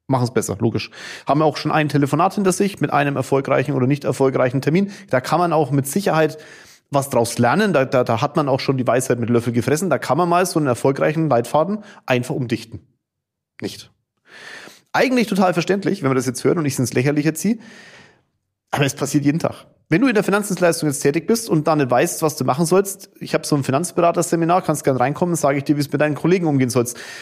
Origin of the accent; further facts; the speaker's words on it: Kulmbach, Bavaria, Germany; Ich komme aus Kulmbach, machen wir Bratwürste, okay?